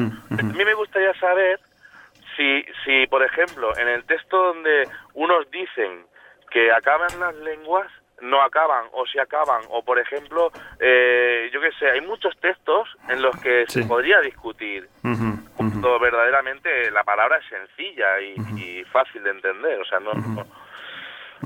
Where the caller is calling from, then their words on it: Badalona, Catalonia, Spain; te llamo de Badalona.